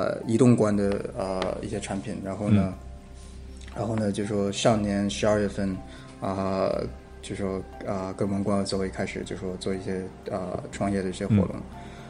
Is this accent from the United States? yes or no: yes; United States; also born or lived in Tianjin, China; 我是在天津出生的，但是小时候就很小的时候就那时候搬到美国，然后我的故事其实跟王冠也是有点相似的，就是那时候在美国，然后也是在美国上的。小学、中学、高